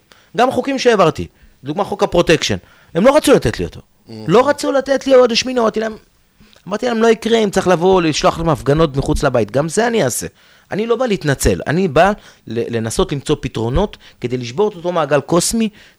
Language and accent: Hebrew; Ofakim, Southern District, Israel; גדלתי באופקים, במקום שבה זיווה לא תמיד מאפשרת לך להתפתח ולהגיע למקומות רחוקים.